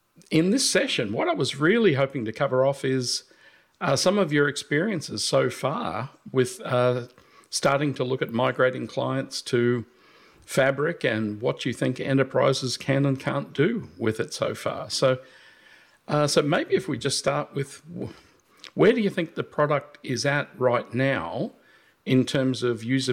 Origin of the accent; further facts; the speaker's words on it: Australia; Hi everyone … from Down Under in Australia.